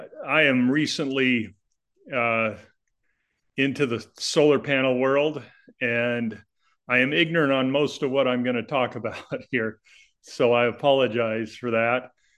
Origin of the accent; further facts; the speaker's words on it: Snohomish, Washington, United States; I'm from Snohomish, and thank you for your public service.